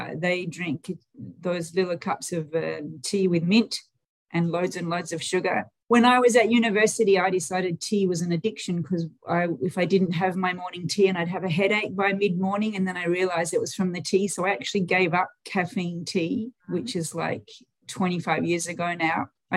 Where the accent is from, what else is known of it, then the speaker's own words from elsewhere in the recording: Australia; now in Toronto, Canada; Well, I grew up in Australia with a British colonial heritage, I suppose.